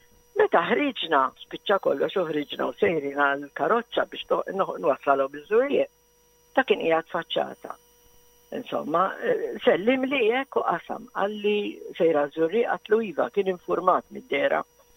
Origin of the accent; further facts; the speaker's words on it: Floriana, Southern Harbour, Malta; also born or lived in Rabat; now in Mosta, Malta; Le, jiena mill-Furjana propjament.